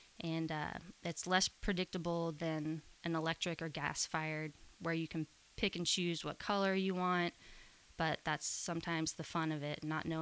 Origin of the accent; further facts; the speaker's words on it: Texas, United States; also born or lived in North Carolina; I grew up in Texas and picked up on, I think that really influenced my country sound. Even though I was in North Carolina for a brief period